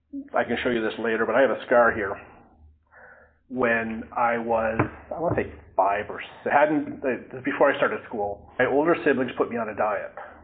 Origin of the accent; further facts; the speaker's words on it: Ottawa, Ontario, Canada; I'll mention I'm from Ottawa, Ontario.